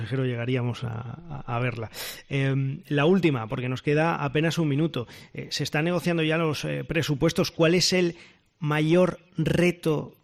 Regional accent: Extremadura, Spain; Yo soy de la Campiña Sur y me ha tocado siempre muy de cerca.

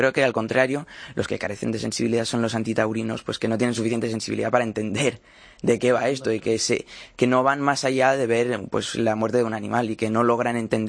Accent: Madrid, Community of Madrid, Spain; Yo soy madrileño. Bueno, yo he nacido en Madrid y he vivido toda mi vida en Madrid. Pero sí que es cierto que me identifico mucho también con otros lugares de España.

